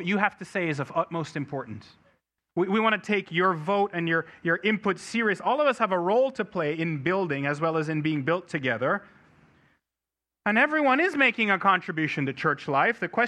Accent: Jamaica; I grew up in Jamaica, like the island, not Queens, you know, but on the island.

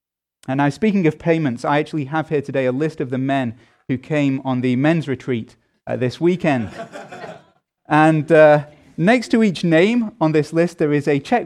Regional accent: England, United Kingdom; And that is not something uniquely American, I have to tell you, as an Englishman.

